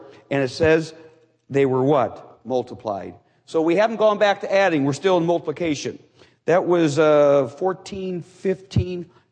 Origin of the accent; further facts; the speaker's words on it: Cleveland, Ohio, United States; Do you know there's no independent Baptist church in Cleveland, Ohio? Not one. That's my hometown.